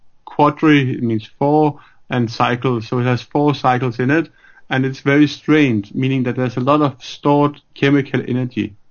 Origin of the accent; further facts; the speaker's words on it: Copenhagen, Capital Region of Denmark, Denmark; also born or lived in Berkeley, United States; now in Sweden; I studied originally in Copenhagen, where I'm from Copenhagen in Denmark. But after my PhD, I moved to the US to Berkeley in California